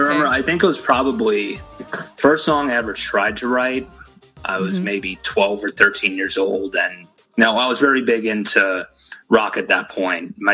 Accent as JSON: {"language": "English", "region": "Pennsylvania", "country": "United States", "tie": "born or raised there", "also_born_or_lived": "New York", "said": "So I was born in New York. I still got a good amount of family in New York, but I spent most of my life growing up in Eastern Pennsylvania."}